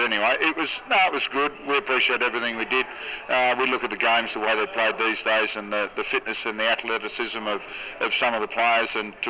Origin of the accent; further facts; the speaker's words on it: Australia; as an Australian in France